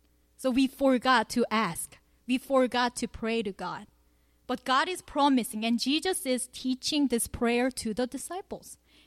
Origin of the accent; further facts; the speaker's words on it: Daegu, South Korea; my hometown, which is southern part of South Korea, city of Daegu City